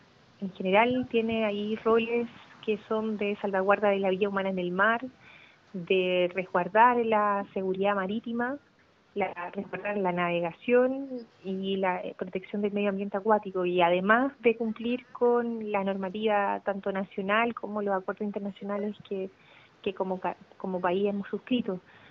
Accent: Viña del Mar, Valparaíso, Chile; nosotros somos de Viña y mis padres viajaron para acompañarme

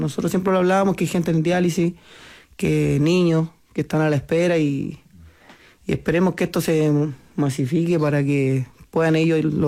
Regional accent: Puente Alto, Santiago Metropolitan Region, Chile; Aparte que yo soy de Puente Alto, y un saludo a la comuna.

